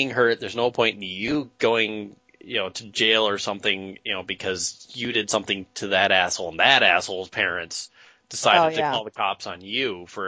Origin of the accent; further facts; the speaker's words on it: Minnesota, United States; As I am from Minnesota, no, it's not.